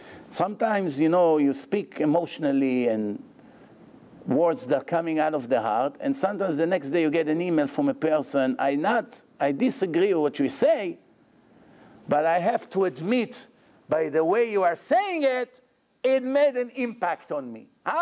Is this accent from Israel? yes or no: yes; Israel; When we were growing up in Israel